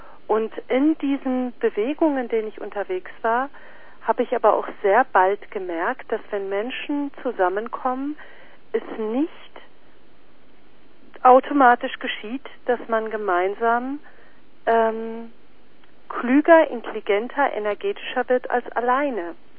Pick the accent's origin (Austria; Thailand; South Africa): South Africa; moved away; Also, ich komme ja ursprünglich aus Südafrika